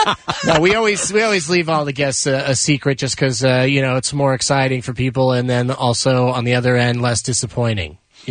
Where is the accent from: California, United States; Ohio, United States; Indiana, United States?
California, United States; San Diego; But I grew up in San Diego, so I went to Comic-Con when it was like this, broke down little one concert, one convention hall room.